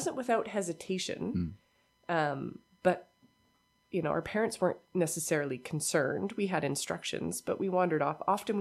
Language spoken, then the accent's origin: English; Trail, British Columbia, Canada; So growing up in Trail was interesting because there was also this weight to it.